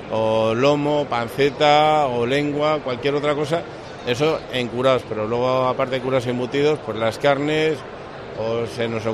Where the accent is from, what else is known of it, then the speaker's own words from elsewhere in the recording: Castile and León, Spain; now in Extremadura, Spain; porque yo soy salmantino y de familia ganadera salmantina